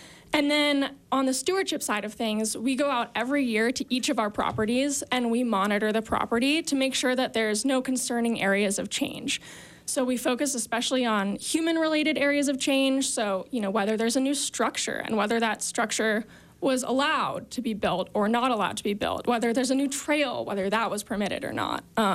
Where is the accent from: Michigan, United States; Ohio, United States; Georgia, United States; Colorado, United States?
Colorado, United States; Boulder; now in Park City, United States; I grew up in Boulder, Colorado, and I received a BA in Environmental Earth Sciences from Dartmouth, and I moved to Park City right after I graduated to ski patrol.